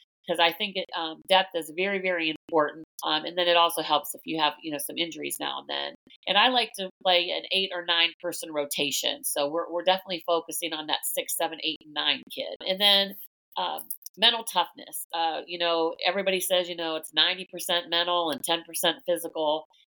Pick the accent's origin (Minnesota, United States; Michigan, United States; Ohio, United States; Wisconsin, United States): Ohio, United States; Akron; You know, I'm from Akron.